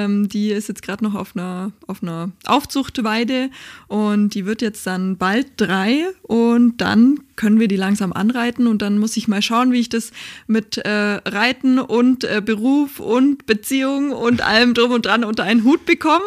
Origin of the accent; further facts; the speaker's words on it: Kempten, Bavaria, Germany; Ich bin gebürtige Kemptnerin und stolze Allgäuerin.